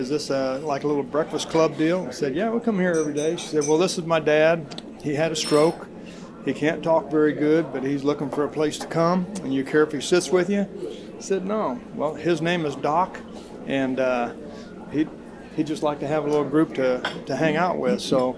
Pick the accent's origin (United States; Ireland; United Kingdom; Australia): United States; Pleasant Hill; I'm from Pleasant Hill.